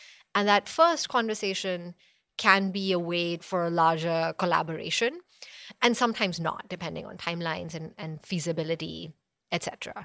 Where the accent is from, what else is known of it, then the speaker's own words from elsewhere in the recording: Punjab, India; moved away as an adult; also born or lived in Delhi; now in United States; So I grew up in India. I'm originally from Punjab, and that's where I was born. I was in Delhi for my undergrad, and then I first came to the U.S. for a master's at Yale.